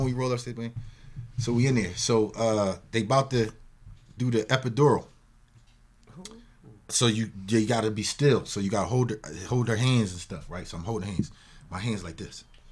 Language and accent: English; Philadelphia, Pennsylvania, United States; I'm from Nice Town.